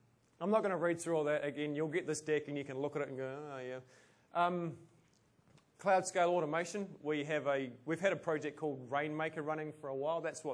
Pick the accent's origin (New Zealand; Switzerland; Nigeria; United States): New Zealand; Look, you want to bag me for being a Kiwi.